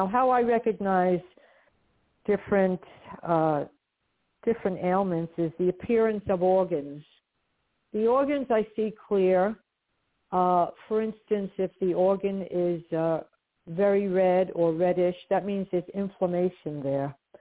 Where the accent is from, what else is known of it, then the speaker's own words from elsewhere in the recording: Brooklyn, New York, United States; born there; Yes, I was born in Brooklyn, New York, and I still live in Brooklyn, a different part of Brooklyn from where I was born, but I live in Brooklyn still. Brighton Beach, on the beach.